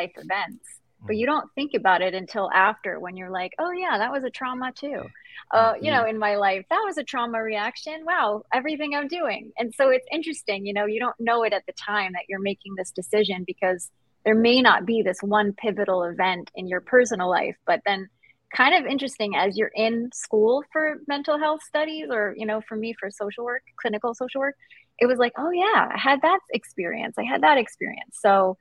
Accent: New York, United States; Born in New York, raised in the Hudson Valley part of New York, about 50 miles up the river, but came back for college and never left.

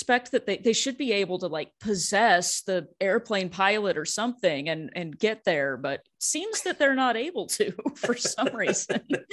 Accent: Fort Worth, Texas, United States; In my hometown of Fort Worth, there is one of the earliest

